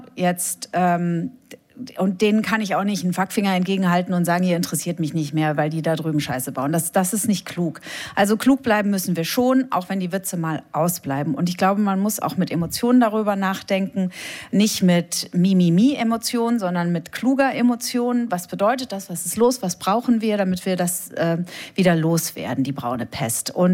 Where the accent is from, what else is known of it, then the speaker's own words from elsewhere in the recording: Fulda, Hesse, Germany; Ich bin in der Nähe aufgewachsen in Westdeutschland, in Fulda.